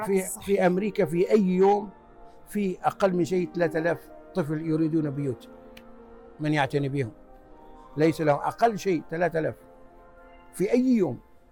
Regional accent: Libya; moved away as an adult; now in United States; بدايتي بدت بأنا جيت من ليبيا، في من ليبيا إلى أمريكا سنة 1978 طالب، درست بالجامعة في ولاية يوتا وتخرجت مهندس إلكتروني.

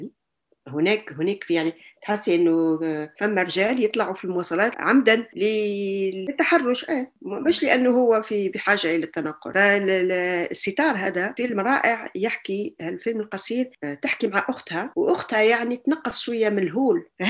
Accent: Algeria; moved away; وفي 1991 طلعت من الجزائر ورحت على تونس، على أساس أنا ما كنت نعرف تونس، يعني كانت نوعا ما كان يعني بطريقة ما كان هروب من واقع جزائري اللي كنت نحسه خانق

